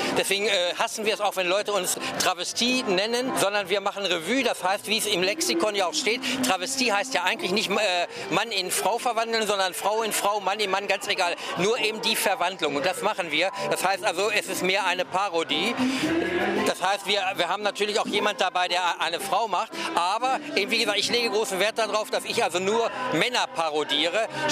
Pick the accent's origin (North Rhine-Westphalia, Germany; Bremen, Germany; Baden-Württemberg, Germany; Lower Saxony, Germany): Lower Saxony, Germany; Hildesheim; Meine Heimatstadt ist Hildesheim